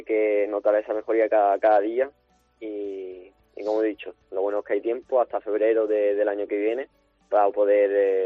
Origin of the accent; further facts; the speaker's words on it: Andalusia, Spain; Pues la verdad que súper orgulloso de representar tanto a mi pueblo como a Andalucía por todo el mundo